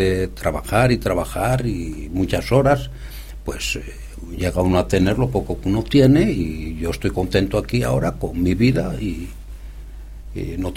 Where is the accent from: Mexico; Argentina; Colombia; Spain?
Spain; now in Belgium; yo llevo sangre española y aunque tenga unos documentos belgas, yo soy español siempre.